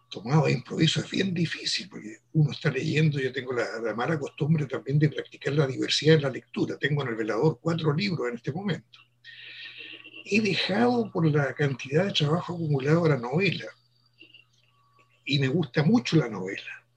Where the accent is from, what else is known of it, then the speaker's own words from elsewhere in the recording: Chile; Ahí tenemos temas muy grandes con respecto a nuestro ser como chilenos.